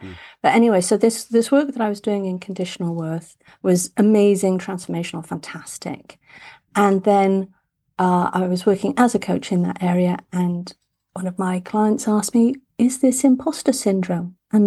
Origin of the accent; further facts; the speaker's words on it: England, United Kingdom; So I grew up in England and spent 2 years at a college in Canada.